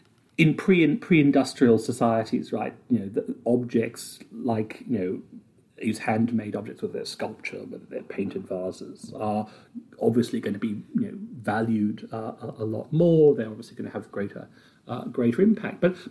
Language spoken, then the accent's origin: English; Brisbane, Queensland, Australia; I grew up in Brisbane